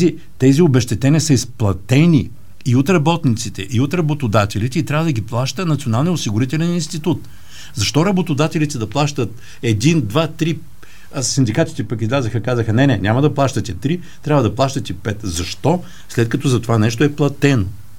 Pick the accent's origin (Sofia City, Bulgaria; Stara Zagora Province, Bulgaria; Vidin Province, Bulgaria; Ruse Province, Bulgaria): Ruse Province, Bulgaria; Ruse; понеже аз съм от Руса